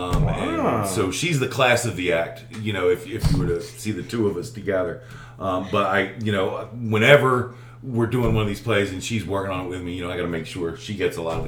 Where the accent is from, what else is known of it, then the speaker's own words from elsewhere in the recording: New Jersey, United States; I grew up in New Jersey. About halfway between New York and Philly.